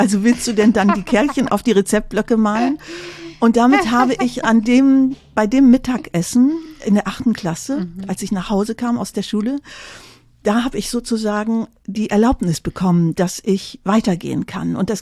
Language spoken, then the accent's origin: German; North Rhine-Westphalia, Germany; Ich komme aus dem Tecklenburger Land